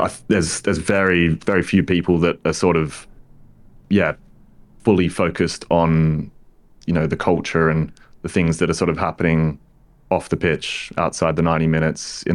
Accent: Australia; growing up in Australia on the other side of the world.

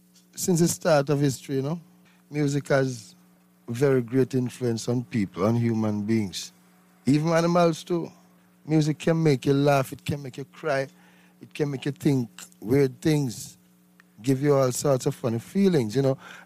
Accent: Saint Mary, Jamaica; In the countryside, St. Mary.

